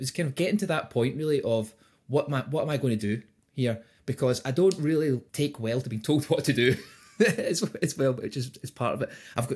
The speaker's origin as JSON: {"language": "English", "town": "Glasgow", "region": "Scotland", "country": "United Kingdom", "said": "I'm a dentist from Glasgow in Scotland. I studied up in Dundee"}